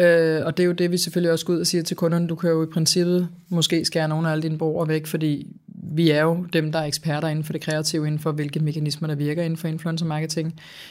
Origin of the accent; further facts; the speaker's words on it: Greve, Zealand, Denmark; jeg kommer fra Greve